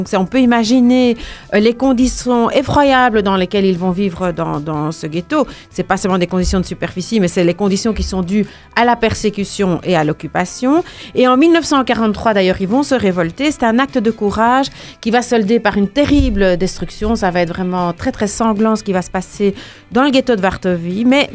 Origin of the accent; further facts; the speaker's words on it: Brussels, Belgium; chez nous, en Belgique et même à Bruxelles